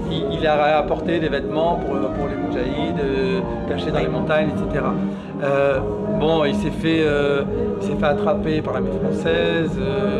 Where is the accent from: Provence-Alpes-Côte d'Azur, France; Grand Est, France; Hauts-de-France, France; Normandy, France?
Hauts-de-France, France; Roubaix; moi, je suis un enfant de Roubaix, je suis né à Roubaix, fils d'immigré algérien. Puis j'ai grandi dans cette ville-là, donc c'est, bon, Roubaix, la ville la plus pauvre de France.